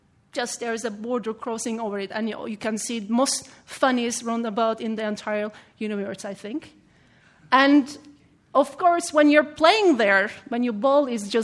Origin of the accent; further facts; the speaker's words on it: Varosha, Famagusta District, Cyprus; I grew up in Varosha, but other part of the Varosha, over the curtain.